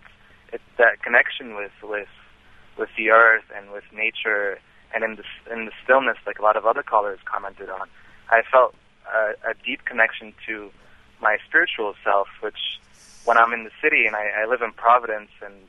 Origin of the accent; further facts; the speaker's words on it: Lebanon; I'm originally from Lebanon, and my grandparents come from the mountainous region there.